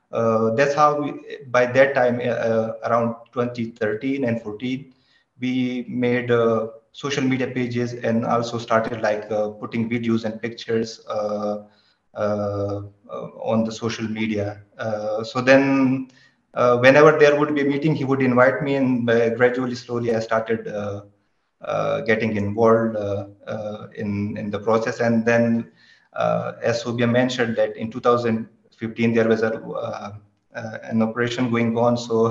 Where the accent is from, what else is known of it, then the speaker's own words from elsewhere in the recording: Khyber Pakhtunkhwa, Pakistan; now in Islamabad, Pakistan; our hometown is connected. I come from Kurram district, which is connected through only a single road to the rest of Pakistan.